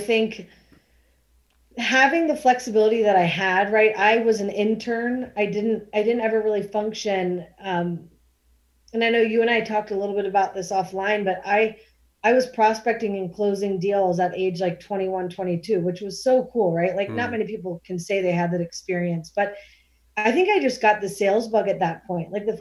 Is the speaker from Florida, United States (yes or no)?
no; Cincinnati, Ohio, United States; So I picked my hometown of Cincinnati, Ohio, leveraged my network there